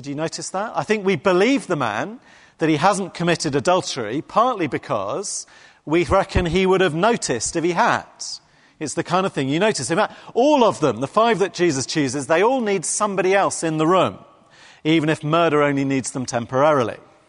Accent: England, United Kingdom; No one's going to shout out because we are English.

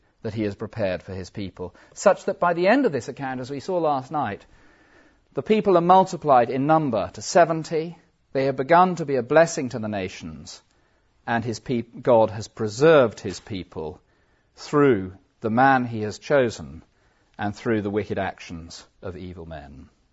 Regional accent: South West England, United Kingdom; he knew I was from Cornwall, you know how it is on the Cornish lanes?

